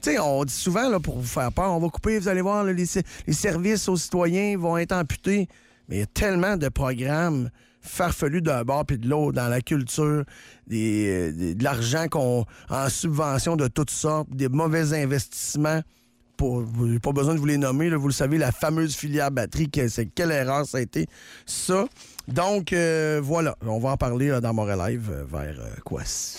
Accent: Canada; Je pense qu'on va devoir, en tant que Canadien, de faire des concessions

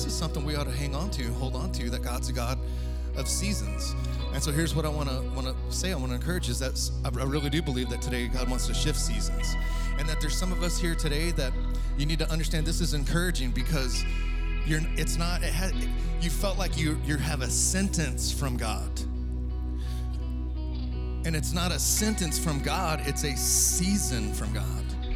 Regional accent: Texas, United States; now in Northeast Kansas, United States; We came from South Texas, where there were just two seasons, hot and slightly less hot.

